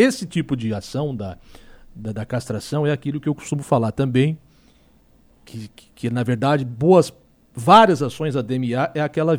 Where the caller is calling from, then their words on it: Bom Jesus, Brazil; resgatei um cachorro na rua, sou do Bom Jesus, se tem vaga.